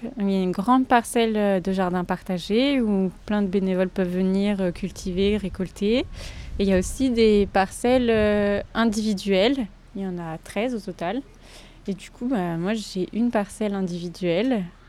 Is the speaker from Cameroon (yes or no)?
no; Valence, Auvergne-Rhône-Alpes, France; born there; je suis née à Valence.